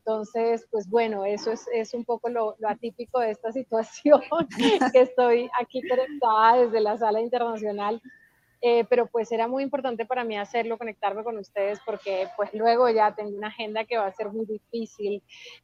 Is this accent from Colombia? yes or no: yes; Bahía Solano, Chocó, Colombia; yo nací en Bahía Solano y crecí en un contexto donde no teníamos bibliotecas, no teníamos todavía, no hay librerías en mi pueblo